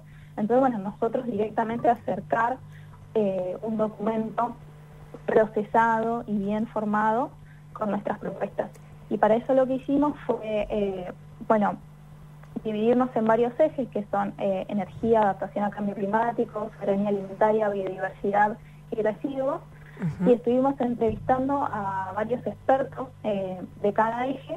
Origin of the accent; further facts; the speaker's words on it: La Plata, Buenos Aires Province, Argentina; yo soy de La Plata